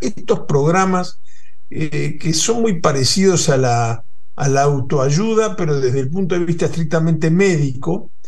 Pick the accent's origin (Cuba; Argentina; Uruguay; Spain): Uruguay; desde Montevideo, como me gusta decir a mí, como buen uruguayo que quiere tanto a los hermanos argentinos, desde el otro lado del charco